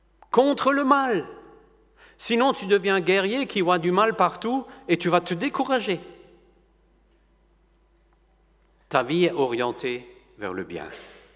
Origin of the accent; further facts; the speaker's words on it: France; Si je veux voir le président de la République, en tant que chez nous en France